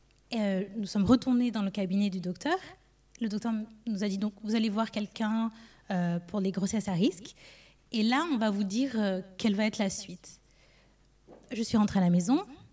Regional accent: United States; je suis retournée le 1er octobre chez moi aux États-Unis.

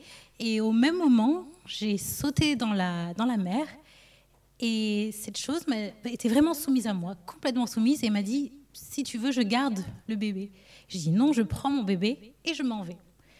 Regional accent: United States; je suis retournée le 1er octobre chez moi aux États-Unis.

